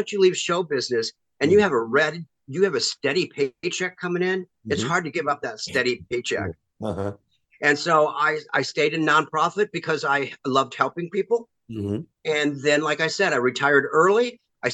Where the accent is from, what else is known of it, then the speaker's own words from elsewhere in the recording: Arkansas, United States; But I grew up in Arkansas, and there's not a lot of opportunity to act at that time in my life.